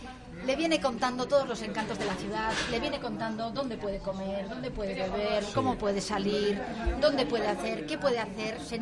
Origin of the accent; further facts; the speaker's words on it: Miranda de Ebro, Castile and León, Spain; Yo soy de Miranda.